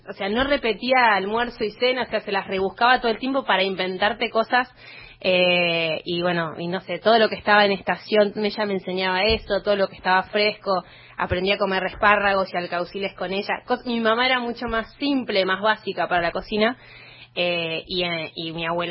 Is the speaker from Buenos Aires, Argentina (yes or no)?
yes; Buenos Aires, Argentina; Yo nací acá en Palermo. Pero teníamos como una casita de fin de semana en Del Viso, con mis padres, mi hermana, y yo soy la mayor, y una abuela que vivía al lado.